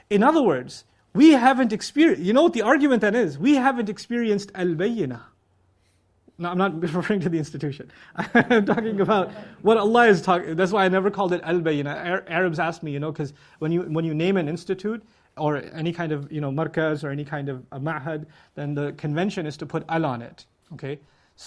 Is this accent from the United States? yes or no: no; Pakistan; You know, I come from Pakistan.